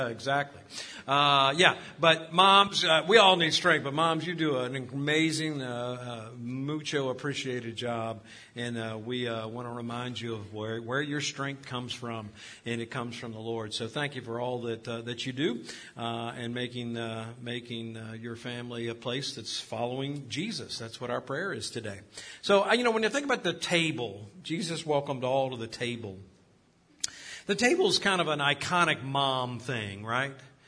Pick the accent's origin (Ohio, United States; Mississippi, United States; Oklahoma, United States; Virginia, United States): Virginia, United States; There, I grew up on Diane Lane right up there at the top of 301 heading into Henrico.